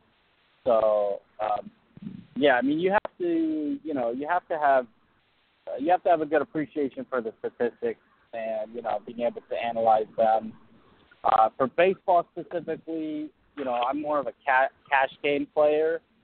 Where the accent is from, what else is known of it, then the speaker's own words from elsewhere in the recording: New Jersey, United States; now in California, United States; Yeah, I'm originally from New Jersey, and but I've been out in California now for like almost 20 years.